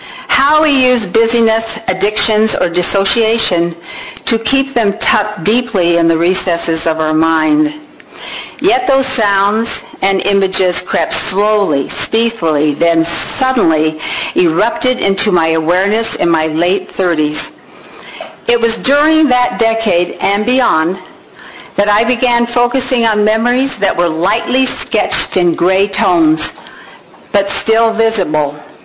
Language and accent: English; Los Angeles, California, United States; moved away as an adult; I'm from Los Angeles, grew up by the beach. I miss the ebb and flow of the sea. We decided to move here.